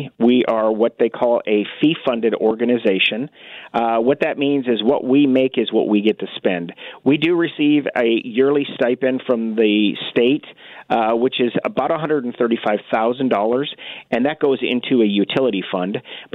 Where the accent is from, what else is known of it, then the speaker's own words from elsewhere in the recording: North Dakota, United States; In North Dakota, yeah.